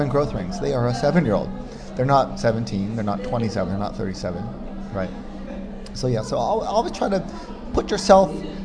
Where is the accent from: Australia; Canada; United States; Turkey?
Canada; And now, as a Canadian, from birth, you are schooled that Alberta beef is the best beef in the world